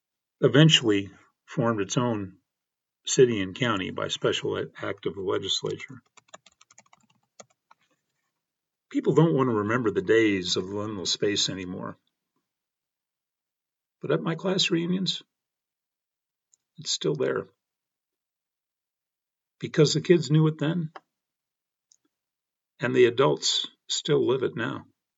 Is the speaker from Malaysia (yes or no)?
no; Broomfield, Colorado, United States; In my growing up in Broomfield, the spaces were also not marked explicitly.